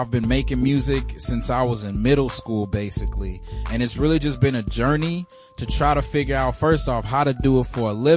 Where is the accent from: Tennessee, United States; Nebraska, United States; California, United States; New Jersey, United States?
Tennessee, United States; Nashville; also born or lived in Gary, Indiana; now in Bronx, United States; Right now, I'm in the Bronx, New York. I moved here in 2015, but I was raised in Nashville, Tennessee, and born in Gary, Indiana.